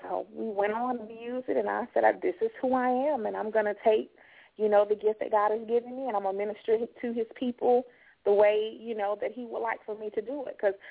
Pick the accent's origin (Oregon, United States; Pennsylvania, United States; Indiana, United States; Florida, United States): Florida, United States; Deerfield Beach; I'm from South Florida. I'm actually from the Fort Lauderdale region. I'm from a town called Deerfield Beach, Florida.